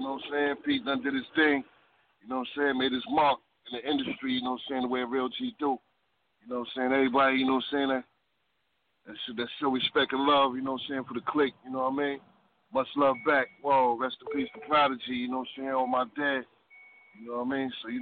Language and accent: English; Brooklyn, New York, United States; Growing up in Brooklyn around my auntie, you know what I'm saying?